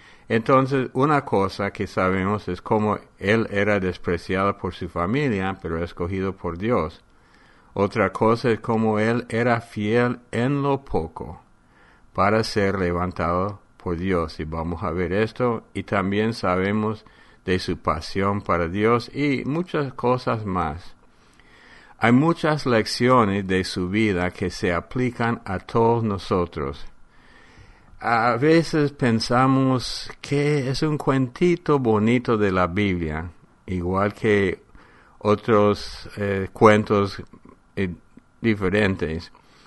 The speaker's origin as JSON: {"language": "Spanish", "country": "United States", "said": "por ejemplo, en mi país de Estados Unidos, han encontrado los huesos de gigantes"}